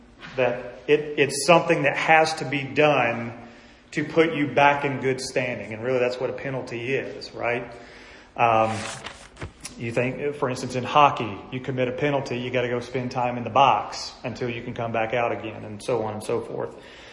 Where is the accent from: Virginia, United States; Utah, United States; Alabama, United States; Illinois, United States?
Alabama, United States; Birmingham; I'm from Birmingham, Alabama. There's a lot about me, if any of you know me, that is wrapped up in my identity being from Alabama. Okay? I got this crazy accent.